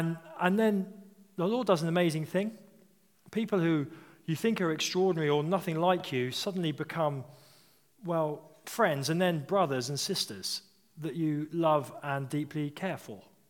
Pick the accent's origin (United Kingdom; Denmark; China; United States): United Kingdom; We are not good as British people at speaking truth, are we?